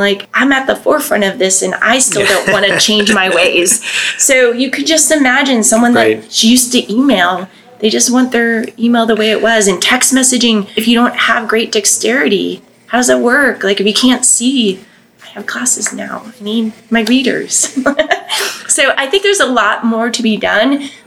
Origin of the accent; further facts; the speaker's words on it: Florida, United States; So I grew up in Southwest Florida, and I tell this story a lot.